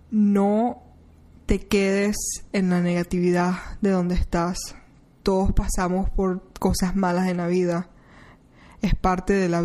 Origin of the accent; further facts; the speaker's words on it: Venezuela; me crié yo, en Venezuela. Siempre ha sido una cultura un poco cerrada